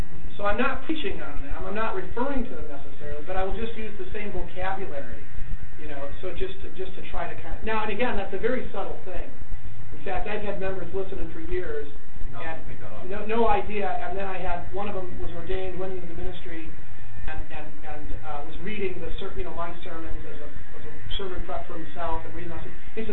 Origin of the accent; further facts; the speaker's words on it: United States; I'm an American and I'm very impatient.